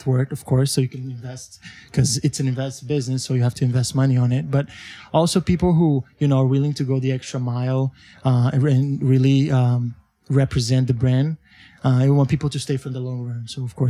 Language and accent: English; Brazil; now in Miami, United States; I'm originally from Brazil, so I moved from Brazil.